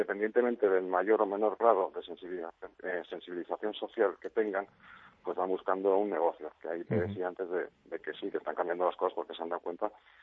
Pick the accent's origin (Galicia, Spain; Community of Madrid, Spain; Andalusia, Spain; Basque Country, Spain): Basque Country, Spain; Dentro uh-huh. de los cerrados que somos los vascos